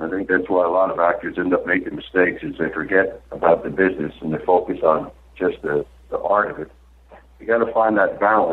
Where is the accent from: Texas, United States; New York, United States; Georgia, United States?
New York, United States; also born or lived in Michigan; I grew up in New York.